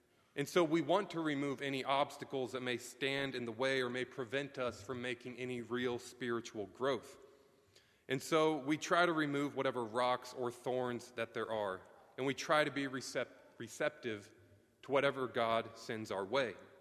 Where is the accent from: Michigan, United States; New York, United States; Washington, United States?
New York, United States; New York City; And so growing up in Manhattan, I have zero experience with farm life.